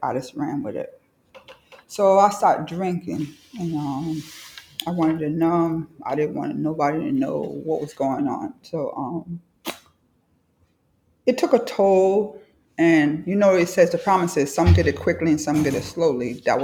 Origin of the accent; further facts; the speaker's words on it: New York, United States; I came from New York, and I was going through some things with family, children.